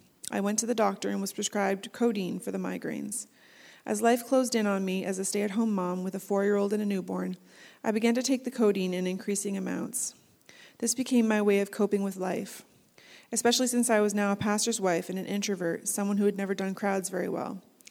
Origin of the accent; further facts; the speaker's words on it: Strathroy, Ontario, Canada; Good morning … I was born and raised outside of Strathroy, Ontario. My family moved to a farm when I was 11 years old